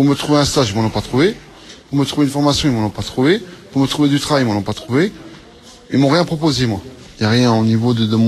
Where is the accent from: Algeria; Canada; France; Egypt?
France; Pont-à-Mousson, Grand Est; born there; now in Mont-Saint-Martin, France; Je suis à la Zup de Mont-Saint-Martin. Mais moi, je suis né exprès pour Daewoo. Je suis né de Pont-à-Mousson. J'ai déménagé à la boîte à couler. Et depuis, je suis pas reparti, je suis resté ici